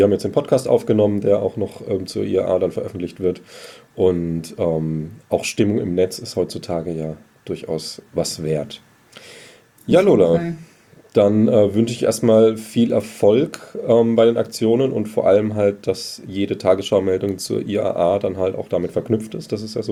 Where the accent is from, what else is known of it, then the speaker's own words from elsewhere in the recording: Germany; wie wir das auch als Deutsche schon kennen